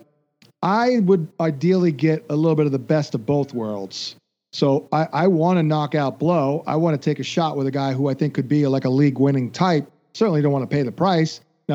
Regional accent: New Jersey, United States; Flacco, by the way, lives in my hometown here in South Jersey.

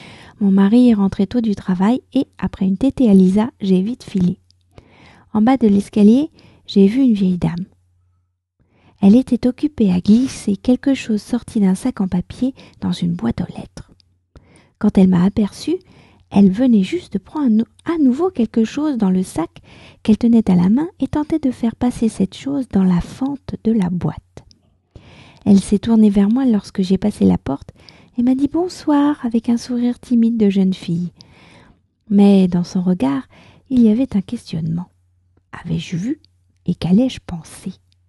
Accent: France; je suis française, j'habite près de Paris

